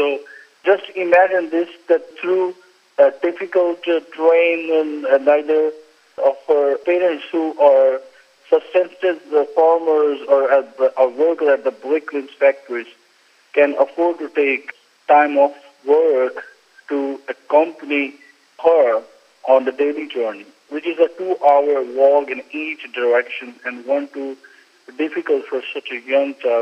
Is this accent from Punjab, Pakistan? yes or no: yes; Toba Tek Singh, Punjab, Pakistan; And Tobatek Singh is my hometown.